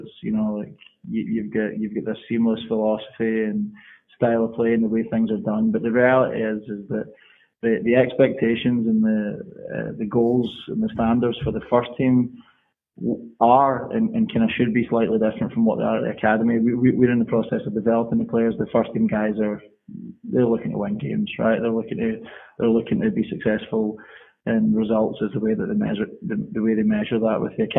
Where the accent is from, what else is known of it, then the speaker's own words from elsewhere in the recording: Glasgow, Scotland, United Kingdom; I grew up in Glasgow, Scotland.